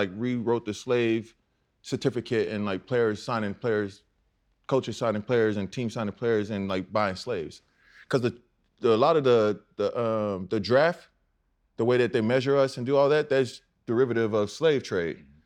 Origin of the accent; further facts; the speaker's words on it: Houston, Texas, United States; I'm from Texas, Houston, NASA.